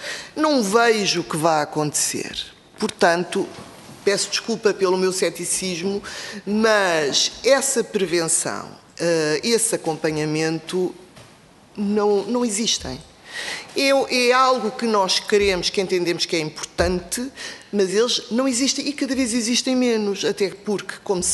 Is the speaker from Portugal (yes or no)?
yes; Portugal; nós somos portugueses